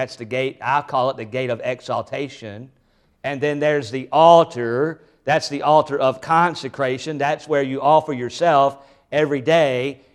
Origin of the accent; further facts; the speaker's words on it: Tennessee, United States; I'm from Tennessee, and down in Tennessee, there's some real rebels.